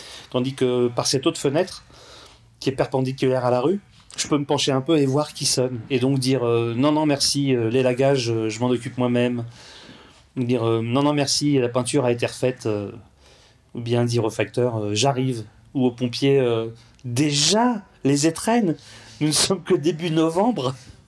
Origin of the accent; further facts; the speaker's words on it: Paris, Île-de-France, France; Quand j'étais enfant, non, j'étais à Paris, dans le 14e arrondissement, rue du Moulin Vert.